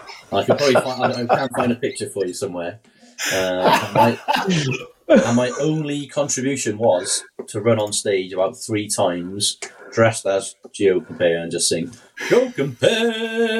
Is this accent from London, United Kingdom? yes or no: no; Wales, United Kingdom; I am Welsh.